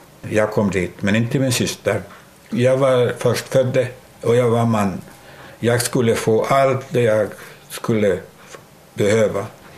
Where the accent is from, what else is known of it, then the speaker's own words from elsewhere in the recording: Öja, Central Ostrobothnia, Finland; born there; Jag är född i Öja under kriget, under vinterkriget, mitt i januari 1940.